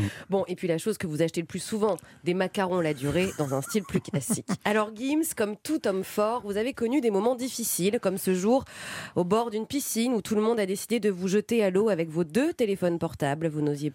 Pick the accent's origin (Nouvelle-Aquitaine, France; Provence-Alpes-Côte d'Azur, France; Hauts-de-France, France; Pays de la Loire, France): Hauts-de-France, France; accent: Ch'ti; parce que moi je suis ch'ti